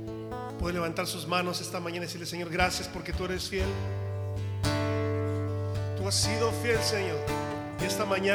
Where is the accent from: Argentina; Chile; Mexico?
Mexico; Guadalajara, Jalisco; nos fuéramos a vivir a Guadalajara, que es donde yo nací, yo soy de Guadalajara.